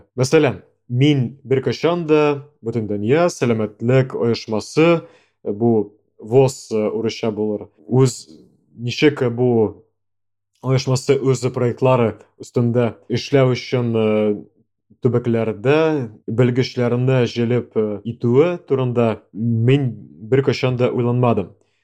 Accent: Yekaterinburg, Sverdlovsk Oblast, Russia; Мин Екатеринбургта үстем һәм моны белми идем.

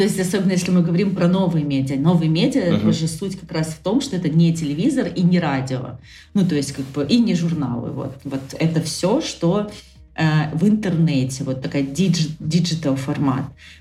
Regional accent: Krasnodar, Krasnodar Krai, Russia; но вообще я из Краснодара

